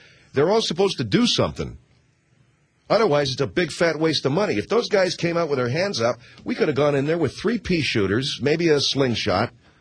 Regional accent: California, United States; born there; So, well, I was born here, but I'd be proud if I came from Canada.

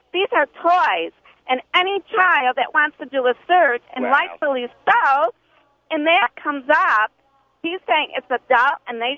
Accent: Rome, New York, United States; No, I'm sorry. I am originally from Rome, and I just recently moved

